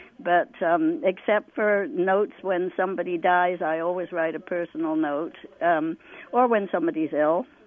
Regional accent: England, United Kingdom

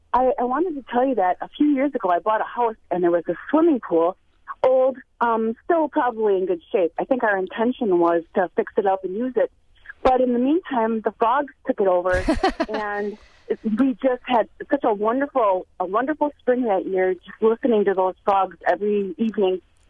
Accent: Rosendale, Wisconsin, United States; When I was a kid, I grew up in Rosendale and didn't know much about marshes

